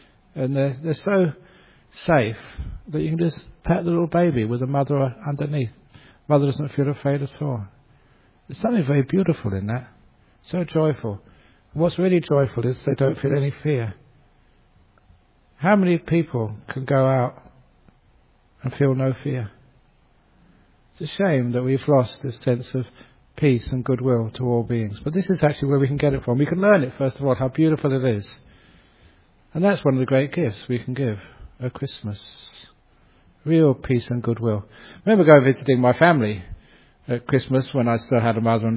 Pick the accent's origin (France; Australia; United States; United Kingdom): Australia; I'm from Australia. I'm a Buddhist monk.